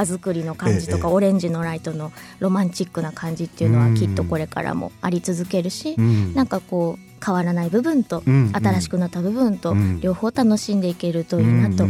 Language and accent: Japanese; Fukuoka, Japan; その自分の地元なのに誰ちゃんがいるみたいな感じがすごくなんか不思議だったり嬉しかったりすることも結構ありましたね